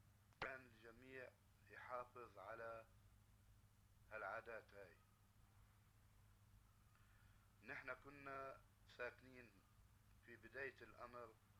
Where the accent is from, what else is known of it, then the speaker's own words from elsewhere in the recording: Acre, Northern District, Israel; أنا من عكا ونتحدث من مواليد عكا سنة 1925. احنا في أيام طفولتنا كانت العيشة في عكا أحلى عيشة، وعكا تعتبر كعائلة وحدة.